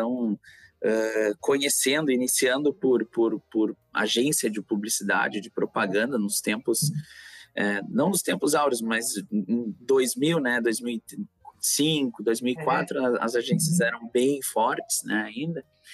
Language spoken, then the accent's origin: Portuguese; Porto Alegre, Rio Grande do Sul, Brazil; Eu sou natural de Porto Alegre, né? Sou gaúcho e vivi aqui, exceto por 6 meses, que eu tive uma experiência no exterior, morando nos Estados Unidos, mas o resto da minha vida toda morando aqui em Porto Alegre.